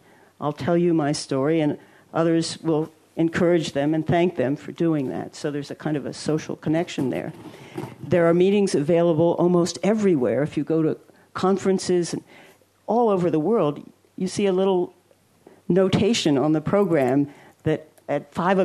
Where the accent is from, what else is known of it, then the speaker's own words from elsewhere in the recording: Brookline, Massachusetts, United States; the other day I went to a film that was showing in my hometown in Brookline, Massachusetts